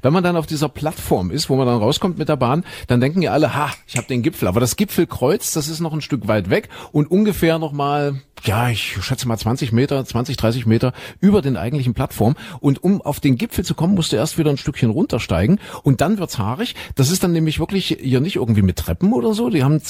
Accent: Saxony, Germany; ich komme ja nun aus Sachsen

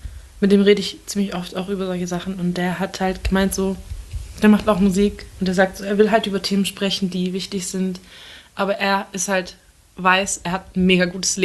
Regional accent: Turkey; now in Germany; Also ich als Türkin in Deutschland

